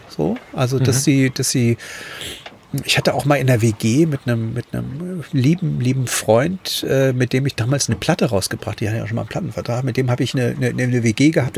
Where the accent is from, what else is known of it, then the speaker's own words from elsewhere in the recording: Germany; moved away as an adult; ich bin ja mit 18 damals aus der DDR geflohen, ganz alleine, ne, mit 18